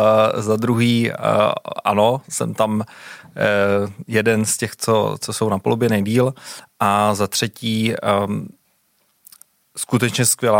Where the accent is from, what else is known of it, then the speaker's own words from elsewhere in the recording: Prague, Czechia; Tak do Prahy jsem se dostal díky rodičům, já jsem rozený Pražák.